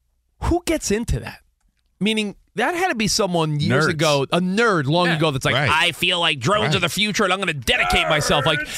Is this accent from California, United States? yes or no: no; New York, United States; Yeah, Camino's from Jersey, I'm from New York, but we, as little kids, were like, oh.